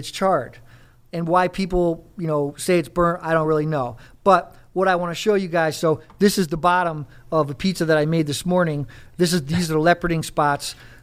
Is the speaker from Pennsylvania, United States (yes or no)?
no; Connecticut, United States; And, you know, me growing up in Connecticut, that's what I was used to.